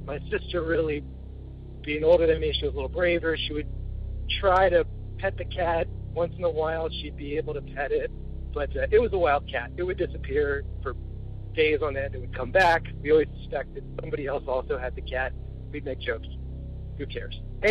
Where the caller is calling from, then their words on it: New Jersey, United States; I'm calling from South Jersey.